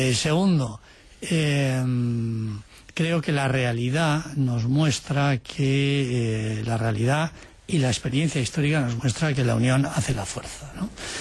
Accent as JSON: {"language": "Spanish", "country": "Spain", "said": "yo como español me siento catalán, me siento vasco, me siento asturiano, me siento andaluz"}